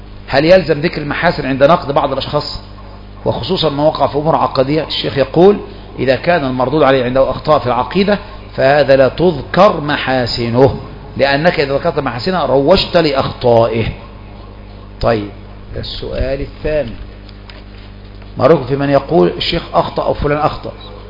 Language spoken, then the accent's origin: Arabic; Saudi Arabia; هيئة كبار العلماء عندنا في السعودية